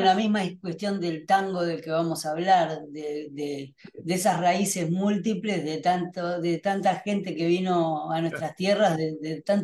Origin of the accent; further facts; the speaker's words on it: Uruguay; Bueno, que somos de acá, de Uruguay